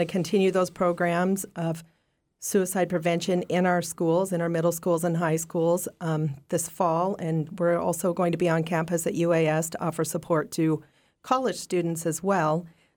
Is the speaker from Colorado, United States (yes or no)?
yes; Colorado, United States; I was born and raised in Colorado and raised in a family with my uncles and my father being a veteran of the Vietnam War.